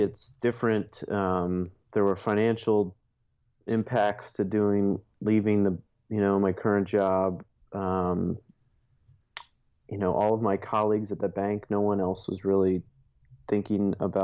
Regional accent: Dayton, Ohio, United States; moved away as an adult; now in Chicago, United States; So, born and raised in Dayton, Ohio. One of three boys growing up. I'm the oldest of three. Moved to Chicago in after school, so 2001-ish, I think.

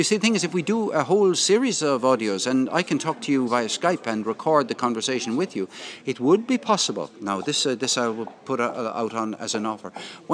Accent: Limerick, Munster, Ireland; born there; now in Cork, Ireland; I live in Cork, but I actually was born in this city. I was born

